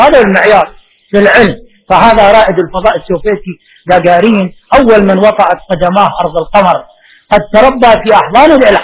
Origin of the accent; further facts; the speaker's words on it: Najaf, Najaf Governorate, Iraq; أنا نجفي لا أزعل من هذا الكلام